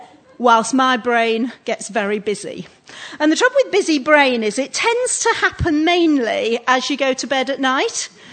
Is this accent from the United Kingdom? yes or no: yes; Scarborough, Yorkshire and the Humber, United Kingdom; we were up in Scarborough, which is my hometown